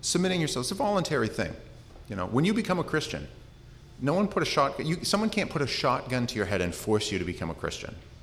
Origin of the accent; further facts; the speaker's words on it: Maine, United States; Although we're from Maine, and the weddings tend to be a lot more casual, by and large.